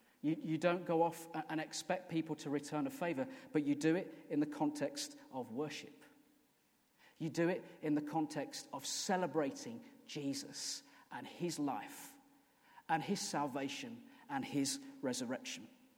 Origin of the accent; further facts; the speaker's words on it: United Kingdom; But that's okay, because we're British.